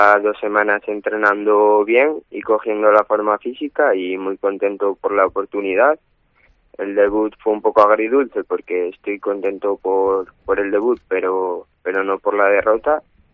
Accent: Oviedo, Asturias, Spain; yo soy de Oviedo, Asturias, y estuve 2 años viviendo en Burgos y me adapté bien a la ciudad y al estar fuera de casa. Y este año en Palencia

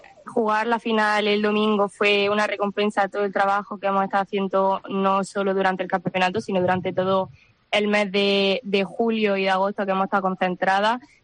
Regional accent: Almería, Andalusia, Spain; de todos los años que he estado aquí en mi tierra, en Almería

